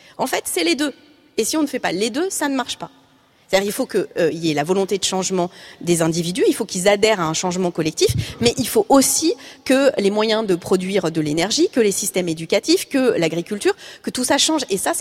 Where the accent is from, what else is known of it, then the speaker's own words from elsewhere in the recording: France; on est français